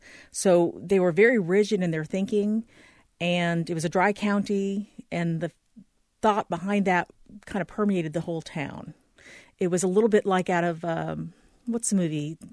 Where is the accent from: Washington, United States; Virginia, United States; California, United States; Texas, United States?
California, United States; also born or lived in Connecticut; Yes, I was born at the Marine Base at Camp Pendleton, California. My dad was a Marine. And we moved between Camp Pendleton and Barstow, which is in the Mojave Desert.